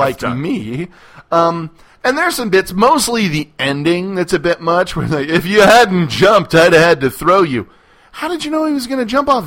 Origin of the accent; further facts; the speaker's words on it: San Antonio, Texas, United States; Hey, I'm from San Antonio. That movie was a seminal part of my growing up.